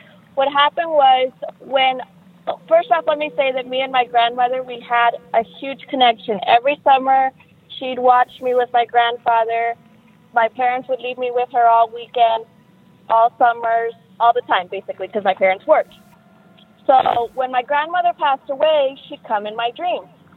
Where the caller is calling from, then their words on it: Texas, United States; I'm calling from Texas.